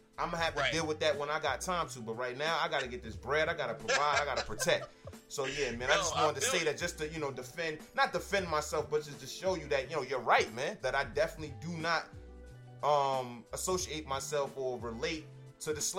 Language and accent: English; United States; born there; I was born in America in 1989, bro.